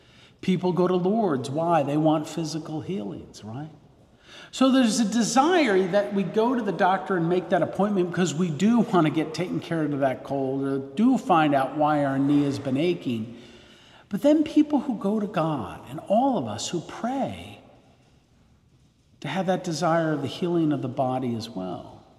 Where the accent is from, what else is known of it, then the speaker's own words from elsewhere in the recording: New Jersey, United States; I grew up in New Jersey, and I knew the good Lord was calling me around the death of Pope St. John Paul II.